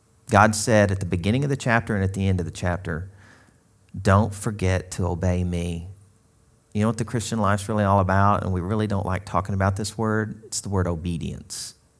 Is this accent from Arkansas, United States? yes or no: yes; Arkansas, United States; I am from Arkansas, so I know some of these things, all right?